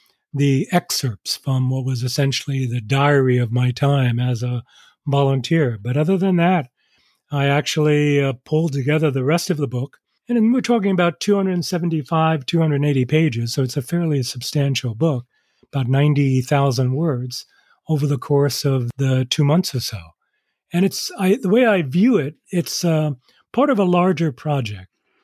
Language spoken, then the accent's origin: English; New York, United States; the experiences of my family growing up in New York, experiences in Chicago, and how I moved on to Peace Corps.